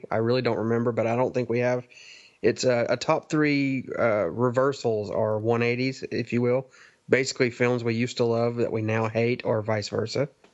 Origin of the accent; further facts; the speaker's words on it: Ireland; I'm … from Ireland